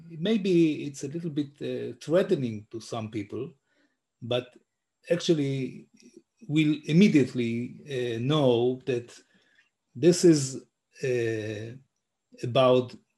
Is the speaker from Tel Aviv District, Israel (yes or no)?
yes; Tel Aviv, Tel Aviv District, Israel; English is a second language; I'm from Tel Aviv, now in Tel Aviv.